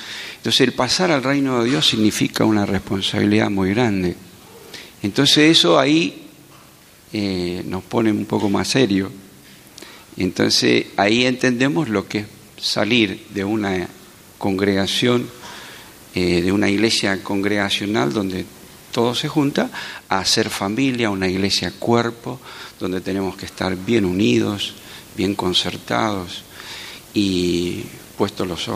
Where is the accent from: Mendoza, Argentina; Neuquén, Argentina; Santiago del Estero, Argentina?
Mendoza, Argentina; born there; yo nací de casualidad en Mendoza. Mi papá era cordobés. Así que bueno, en esas escapadas a Mendoza, bueno, conoció a mi mamá y nací yo. Así que hay algo que me tira acá en Mendoza, la verdad.